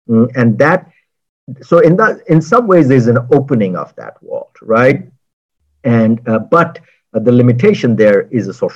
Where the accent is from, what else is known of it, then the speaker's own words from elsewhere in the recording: Odisha, India; And I'm Odia, partly. My mom is Odia, and I come from Odisha